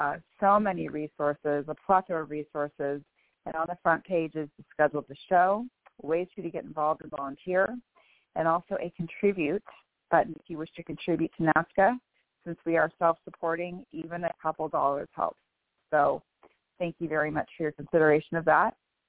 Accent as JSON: {"language": "English", "town": "Bellevue", "region": "Washington", "country": "United States", "said": "I am from Bellevue, Washington."}